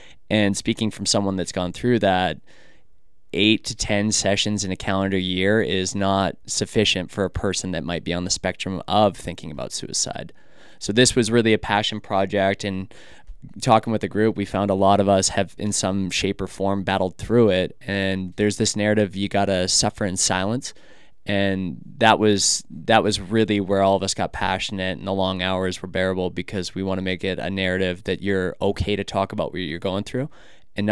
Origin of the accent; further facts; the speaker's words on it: Canada; And I'm Canadian, so back in my country.